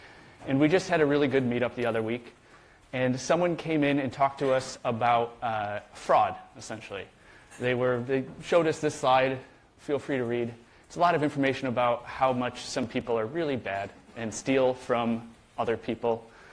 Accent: Burlington, Vermont, United States; So to kick things off, I am from Burlington, Vermont.

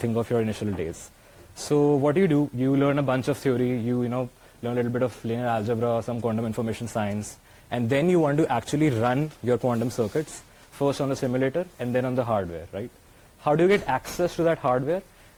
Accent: India; I'm from India

